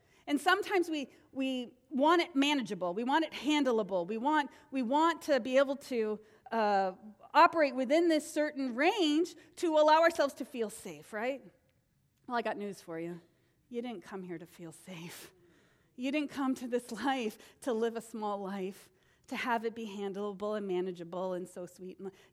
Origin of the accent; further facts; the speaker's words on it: New England, United States; We're Americans. That's what we're, and I'm from New England